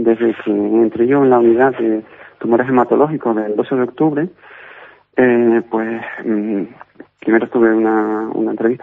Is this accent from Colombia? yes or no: no; Canary Islands, Spain; Yo soy palmero de La Palma